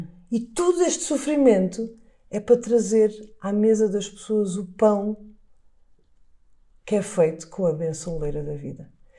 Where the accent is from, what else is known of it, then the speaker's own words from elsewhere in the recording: Azores, Portugal; Sim, os Açores são o meu chão, mas eu no Alentejo sinto-me mesmo muito bem, muito em casa.